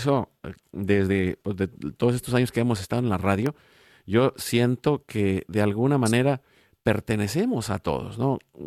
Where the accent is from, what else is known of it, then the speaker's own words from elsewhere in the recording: Coatzacoalcos, Veracruz, Mexico; also born or lived in Mexico City / Guadalajara / Yucatán; yo nací en la Ciudad de México, le platicaba, pero pues viví en el puerto de Veracruz, ahí vivió mi familia, en Coatzacoalcos, luego en Guadalajara, me casé y me fui a Yucatán